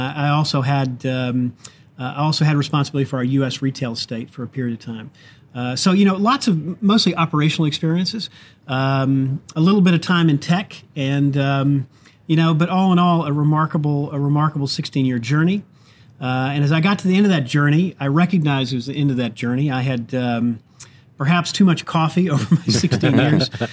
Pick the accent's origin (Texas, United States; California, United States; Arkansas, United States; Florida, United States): Arkansas, United States; I grew up in Arkansas, as you said. I grew up, my father had a hardware store down there, and I worked there every day after school